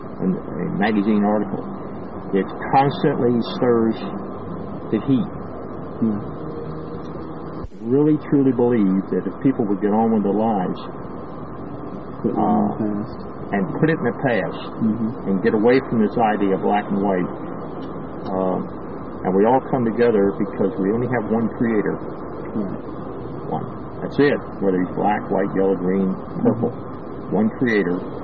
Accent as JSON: {"language": "English", "town": "Baltimore", "region": "Maryland", "country": "United States", "tie": "born or raised there", "said": "I was born and raised in Baltimore, and I remember distinctly the black people told to sit at the rear of the bus"}